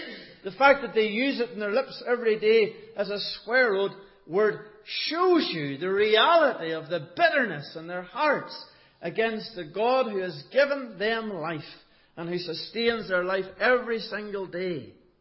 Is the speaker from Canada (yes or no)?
no; Northern Ireland, United Kingdom; as a Northern Irish man